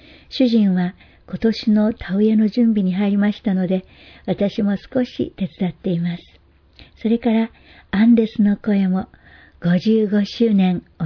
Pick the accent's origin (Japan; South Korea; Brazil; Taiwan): Brazil; Japanese is a second language; 私はブラジルで育ったので、初めて見るものばかりで